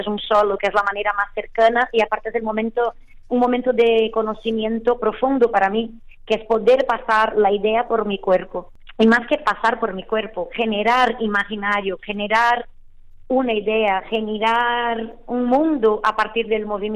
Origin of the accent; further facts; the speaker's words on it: Brazil; now in Spain; Entonces, yo como mujer, que soy migrante, que vengo de Brasil, estoy aparte inmersa en otra cultura como la española